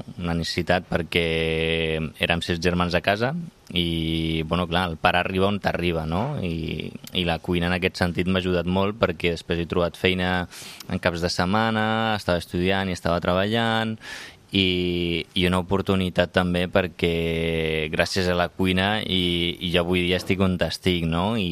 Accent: Rif, Morocco; Catalan is a second language; Jo sóc del Rif, que també és un altre idioma que es parla allà, a la zona del Rif, que no té res a veure amb l'àrab

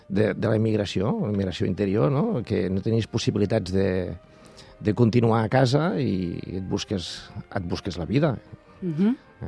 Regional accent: La Fuliola, Catalonia, Spain; Jo sóc de la Fuliola.

